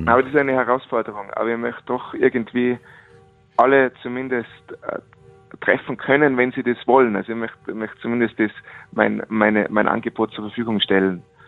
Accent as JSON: {"language": "German", "town": "Kitzbühel", "region": "Tyrol", "country": "Austria", "said": "Ich komme aus Kitzbühel in Tirol, ist eine Sportstadt."}